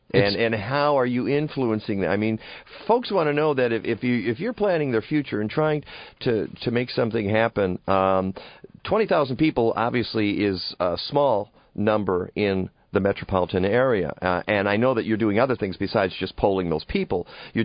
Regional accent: Detroit, Michigan, United States; I'm from Detroit, Bernie, so I know what it's like to have a blighted area.

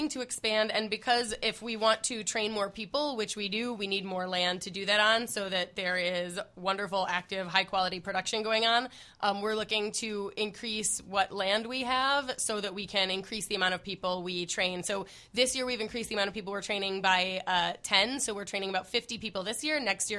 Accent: New York, United States; now in Chicago, United States; I guess I speak with a little bias because I moved to Chicago from New York.

